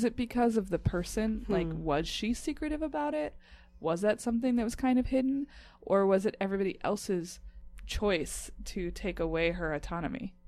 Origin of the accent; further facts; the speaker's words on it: Montana, United States; I was a little queer girl growing up in Eastern Montana, and I could have used some representation that, like, I didn't know there was a gay person in Montana.